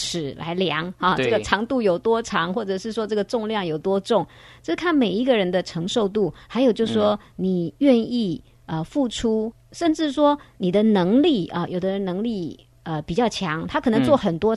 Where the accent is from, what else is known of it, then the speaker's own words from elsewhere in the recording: China; 但是在我们中国人的家庭里面呢，就经济的重担呢还是偏向于